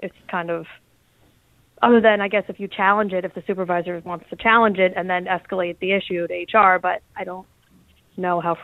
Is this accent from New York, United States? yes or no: yes; New York, United States; now in Newark, United States; I'm a transplant from the New York area, so.